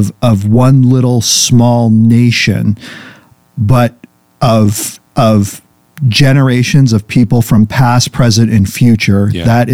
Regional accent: New Hampshire, United States; Like, I grew up in New Hampshire. I lived that.

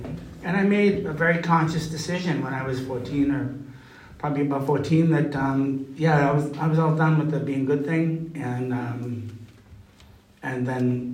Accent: Boston, Massachusetts, United States; So I'm from Boston, and I grew up in Jamaica Plain.

